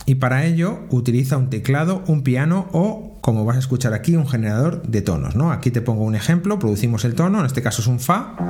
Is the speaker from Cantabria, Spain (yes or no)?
no; Toro, Castile and León, Spain; Ya sabéis que yo soy de Toro